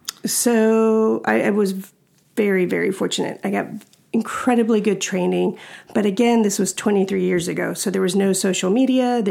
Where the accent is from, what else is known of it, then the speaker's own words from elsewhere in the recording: Texas, United States; I grew up in the Bible Belt of Texas.